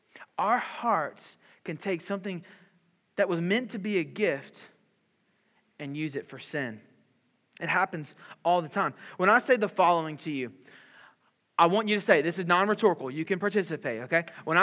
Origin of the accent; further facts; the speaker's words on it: Louisiana, United States; also born or lived in Mobile, Alabama; now in Marietta, United States; And I'm from South Louisiana. I'm from the swamp. And we lived in Mobile, Alabama for the past few years by the beach. And now I live in Marietta in Atlanta.